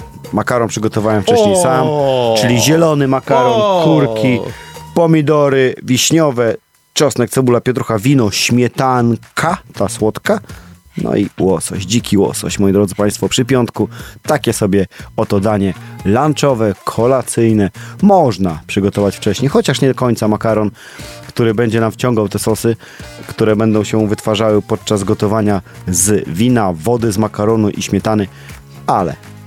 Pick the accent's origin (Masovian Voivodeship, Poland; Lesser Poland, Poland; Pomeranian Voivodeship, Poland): Pomeranian Voivodeship, Poland; może nie do końca jestem Kaszubem, ale z kaszubskiego regionu